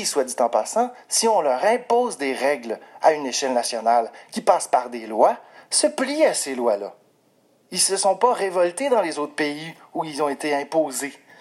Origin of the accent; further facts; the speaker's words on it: Canada; Juste dire, en tant que Canadien, qu'importe qu'est-ce qu'on fait dans notre vie